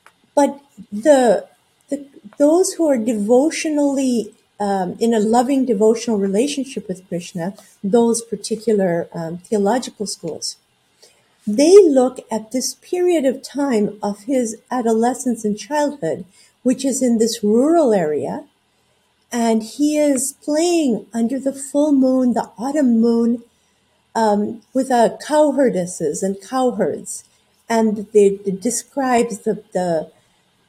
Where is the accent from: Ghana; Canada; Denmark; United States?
Canada; Quebec; I grew up in Canada, in French Canada, and that space, the wilderness there, was sacred to me.